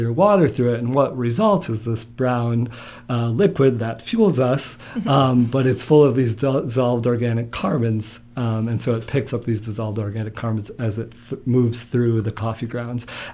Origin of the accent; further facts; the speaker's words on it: Midwest, United States; I'm clearly from the Midwest, the greatest of lakes.